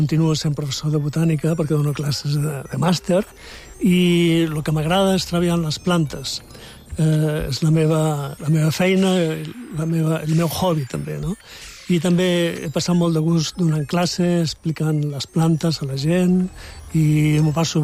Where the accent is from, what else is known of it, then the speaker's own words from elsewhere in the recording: Balearic Islands, Spain; also born or lived in Barcelona; now in Mallorca, Spain; Pues som nascut a Barcelona, però he viscut sempre a Menorca. Tota la meva família és menorquina, però visc aquí a Mallorca des de fa molts anys i em considero baleàric.